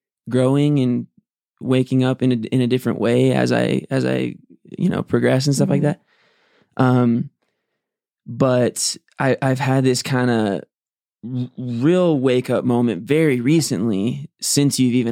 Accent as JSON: {"language": "English", "region": "Arizona", "country": "United States", "said": "I'm from Arizona."}